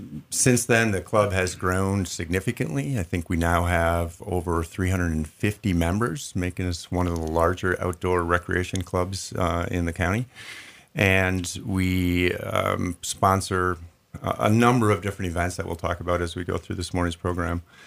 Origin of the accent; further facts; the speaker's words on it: Midwest, United States; also born or lived in Wisconsin / Minnesota / Michigan; I grew up in the Midwest, Wisconsin, Minnesota, and Upper Peninsula, Michigan.